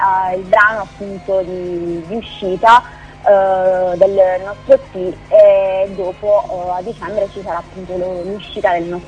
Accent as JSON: {"language": "Italian", "region": "Apulia", "country": "Italy", "said": "veniamo dalla Puglia, precisamente dalla provincia di Foggia, e siamo quattro componenti"}